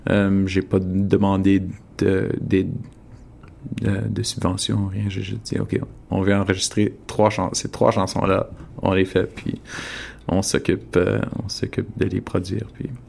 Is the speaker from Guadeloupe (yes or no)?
no; Winnipeg, Manitoba, Canada; Bien, moi, je suis de Winnipeg, alors je vis la même réalité que vous, certainement.